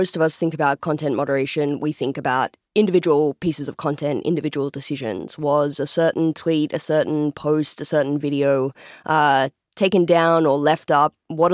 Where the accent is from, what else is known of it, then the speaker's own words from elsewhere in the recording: Australia; I'm from Australia.